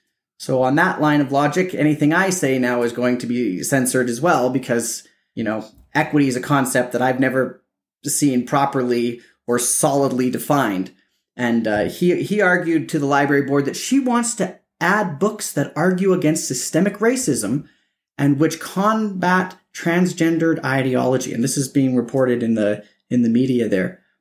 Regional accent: Canada; I am not an American. I'm a Canadian.

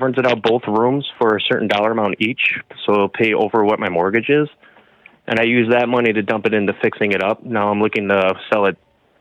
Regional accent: Milwaukee, Wisconsin, United States; So I'm actually from the Milwaukee area. I believe you are as well.

